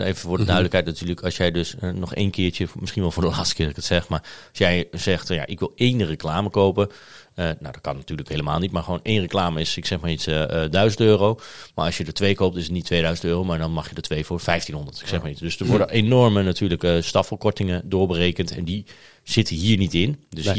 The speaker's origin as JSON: {"language": "Dutch", "town": "Nieuwegein", "region": "Utrecht", "country": "Netherlands", "tie": "born or raised there", "said": "toen ik ben opgegroeid in Nieuwegein"}